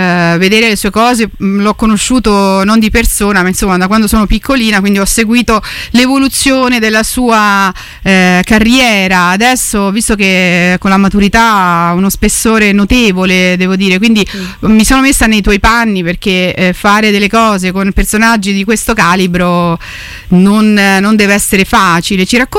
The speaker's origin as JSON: {"language": "Italian", "town": "Rome", "region": "Lazio", "country": "Italy", "said": "per me che sono romana, non avevo mai visto la Sicilia"}